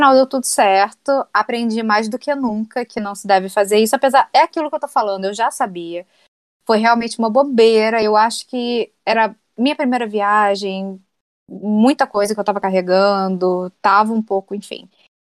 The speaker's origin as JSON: {"language": "Portuguese", "country": "Brazil", "said": "E falou assim: você é brasileira? Aí eu falei: brasileira sou brasileira."}